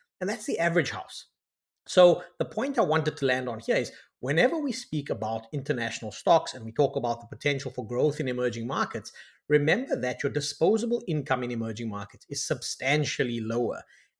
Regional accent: Toronto, Ontario, Canada; I'll use my hometown at the moment, Toronto

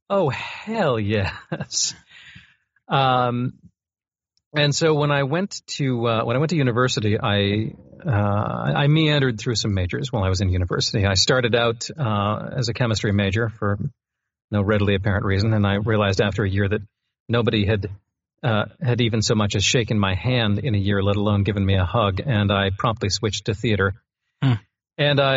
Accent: Maine, United States; Yeah. I grew up in Maine. My family was kind of one of the ones that liked to move around a little bit, but not very far.

